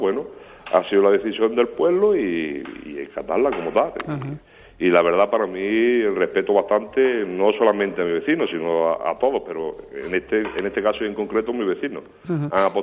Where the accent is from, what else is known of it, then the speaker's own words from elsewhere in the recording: Sedella, Andalusia, Spain; Y bueno, a todo el que viene siempre bienvenido y invito que se pasen, que merece la pena visitar mi pueblo.